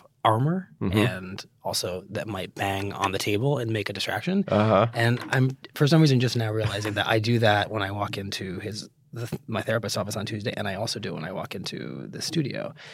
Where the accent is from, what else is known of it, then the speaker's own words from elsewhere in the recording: Connecticut, United States; When I was growing up in Connecticut, just outside New Haven, which is where I ended up going to college